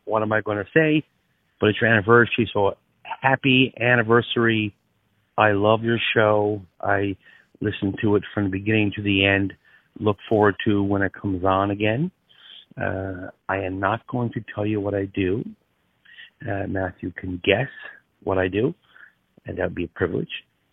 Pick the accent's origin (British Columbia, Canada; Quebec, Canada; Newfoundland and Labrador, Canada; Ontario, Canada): Newfoundland and Labrador, Canada; I am from Newfoundland originally. I messaged Matthew one time because I'm the original Inuit Newfie Jew.